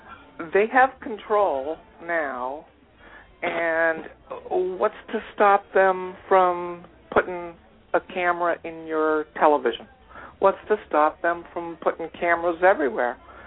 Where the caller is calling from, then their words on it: North Carolina, United States; I'm actually calling from North Carolina. I happen to have a Washington, D.C. phone number.